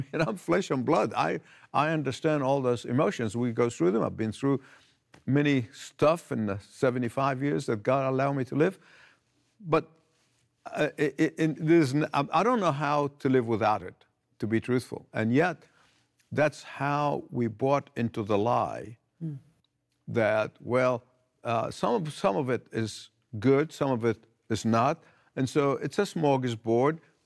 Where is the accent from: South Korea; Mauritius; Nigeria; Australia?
Australia; now in United States; when I moved from Australia to the United States, in Australia, I knew cricket and I knew rugby